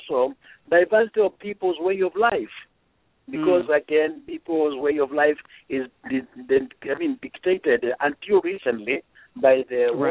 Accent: Kangudo, Kenya; That's Kangudo

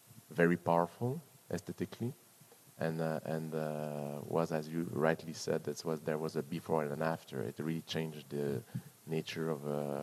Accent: Canada; The good news is I'm a Canadian.

